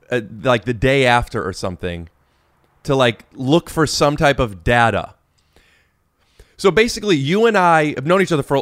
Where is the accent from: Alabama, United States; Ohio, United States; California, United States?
Ohio, United States; Cleveland; Cleveland.